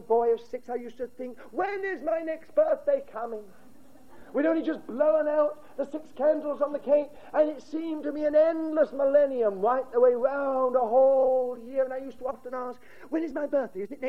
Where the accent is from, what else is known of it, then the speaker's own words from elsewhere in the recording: United Kingdom; I was brought up in Britain, I was brought up amongst the British.